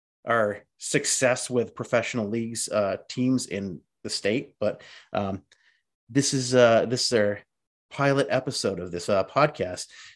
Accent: Vermont, United States; And tonight, we have … I'm originally from Vermont. I've lived here almost my entire life.

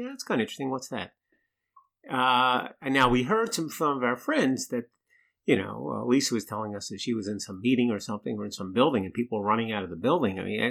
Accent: Northeast, United States; Well, I'm from the Northeast.

